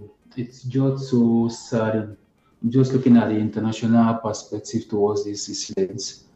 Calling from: United Arab Emirates; From the UAE, sir.

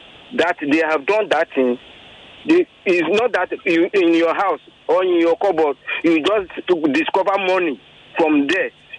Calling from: Okota, Lagos, Nigeria; Yeah, I called earlier. … I'm calling from Okota.

